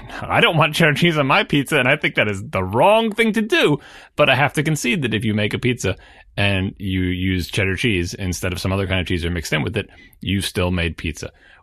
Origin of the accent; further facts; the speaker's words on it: New York, United States; And I am from New York, and what I want is the pizza from my home, my childhood, the traditional New York pizza.